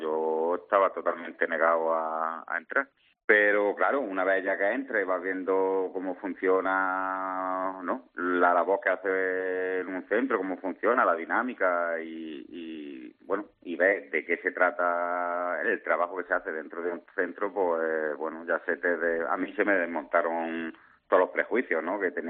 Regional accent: Jaén, Andalusia, Spain; yo soy natal de Jaén y hice el programa en Huelva.

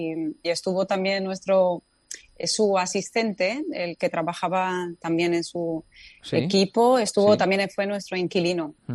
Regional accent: Spain; now in Qatar; yo creo que fui la primera española que vine aquí.

